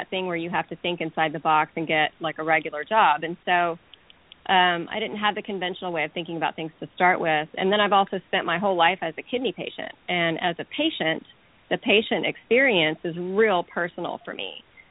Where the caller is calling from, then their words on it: Dallas, Texas, United States; We're calling from Texas, the Lone Star State. Big D